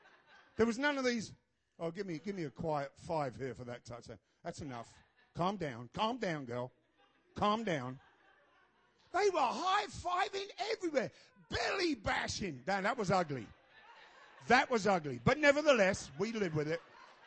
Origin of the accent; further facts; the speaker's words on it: England, United Kingdom; born there; I was born in England. I'm reticent.